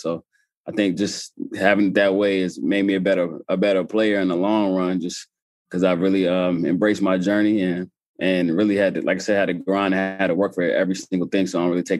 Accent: Charlotte, North Carolina, United States; Yeah, we grew up in Tobacco Row right up the street in Charlotte.

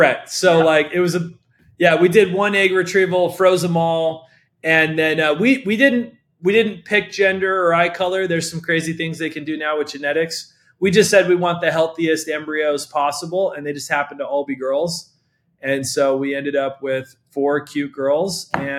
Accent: Idaho, United States; I grew up, I was the oldest of 7 kids. I'm originally from Idaho. My dad was a seminary teacher.

